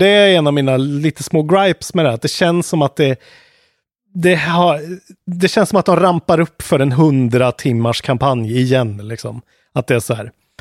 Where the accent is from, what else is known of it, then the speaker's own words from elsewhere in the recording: Sweden; vi är svenskar, det här är våran liksom